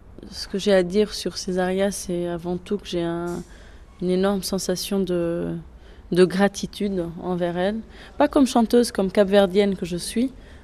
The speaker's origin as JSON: {"language": "French", "region": "Santiago", "country": "Cape Verde", "said": "je viens de l'île de Santiago, je me sens profondément Badia. Badia, c'est la femme de Santiago. Mais mon père vient de Mindelo, l'île de San Vicente"}